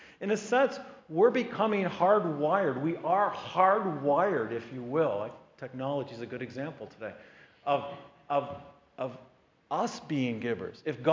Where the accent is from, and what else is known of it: United States